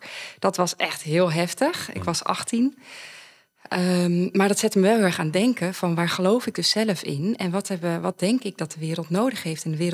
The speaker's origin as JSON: {"language": "Dutch", "town": "Zeist", "region": "Utrecht", "country": "Netherlands", "tie": "born or raised there", "also_born_or_lived": "Breda / Alphen", "said": "Ik ben in Breda geboren. Daar heb ik 1 jaar gewoond. Toen daarna in Alphen 5 jaar. Toen in Zeist het meeste deel van mijn leven."}